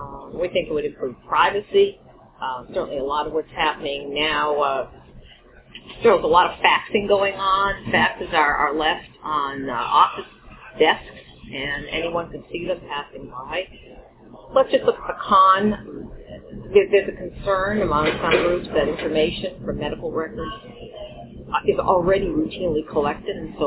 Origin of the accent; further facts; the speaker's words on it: Virginia, United States; My home state, Virginia, the Department of Health has created a master patient index